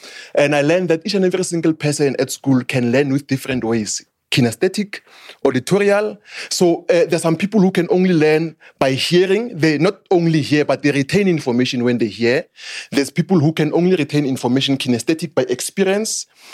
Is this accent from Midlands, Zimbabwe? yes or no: yes; Midlands, Zimbabwe; I'm from Dofaya, Midlands, same hood with Ntlantalax.